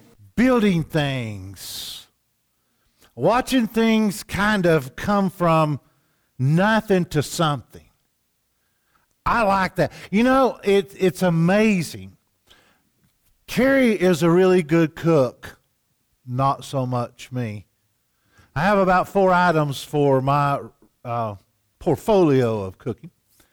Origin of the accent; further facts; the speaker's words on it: the South, United States; I'm from the South.